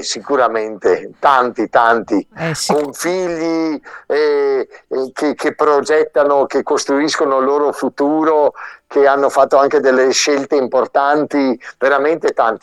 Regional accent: Germany; now in Nebbiù, Italy; io sono nato e cresciuto in Germania, poi dalla Germania sono arrivato qua a Nebbiù

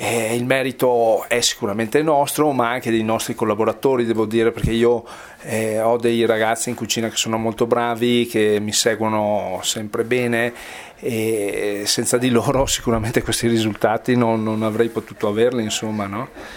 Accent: Canale, Piedmont, Italy; io sono nato qua a Canale e sono affezionato al paese qui di Canale

